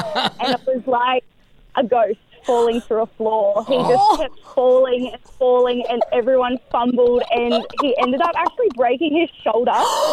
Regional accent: Byron Shire, New South Wales, Australia; In my youth, I grew up in the Byron Shire, and as you guys might know, there were a lot of music festivals up there.

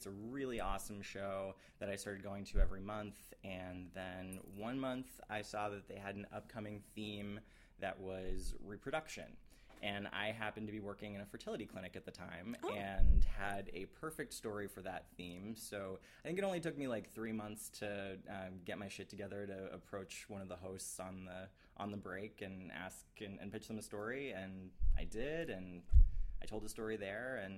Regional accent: Long Island, New York, United States; also born or lived in Brooklyn; Sort of. Well, so I was born in Brooklyn and then moved to Long Island in elementary school. So I'm from Long Island.

